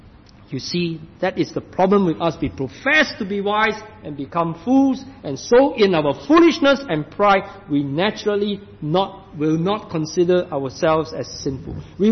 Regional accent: Singapore; Back in my home country, in Singapore, in our church, in our denomination, we have not just one of such cases, many in the church.

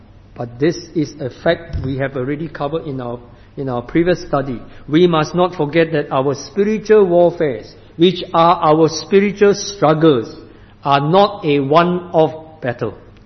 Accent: Singapore; and even in Singapore, my home country

